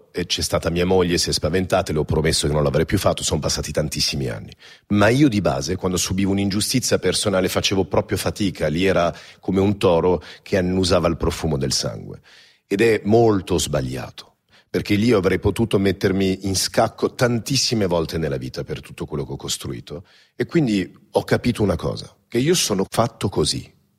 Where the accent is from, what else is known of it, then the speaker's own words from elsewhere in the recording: Paris, Île-de-France, France; Io sono nato a Parigi, ci ho vissuto per 18 anni e io sono nato in una famiglia molto benestante